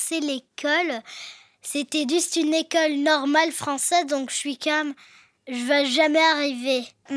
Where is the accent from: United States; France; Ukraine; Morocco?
United States; Je suis américaine, frança